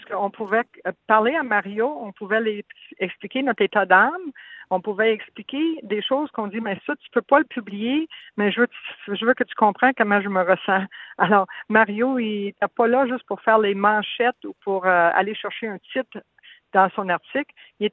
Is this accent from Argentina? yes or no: no; La Tuque, Quebec, Canada; On avait 14 ans. Moi, j'étais de Latuc et lui de Shawinigan. On jouait dans le même petit circuit de golf dans la Mauricie.